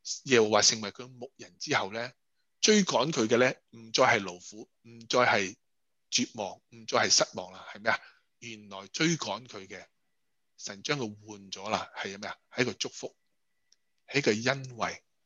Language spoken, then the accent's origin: Cantonese; Hong Kong; 我喺香港长大嘅